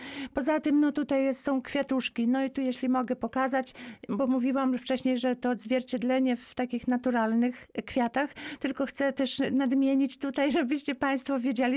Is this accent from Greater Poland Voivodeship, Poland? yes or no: no; Masovian Voivodeship, Poland; jak ja bym mogła jako rodowita kurpianka zielona powiedzieć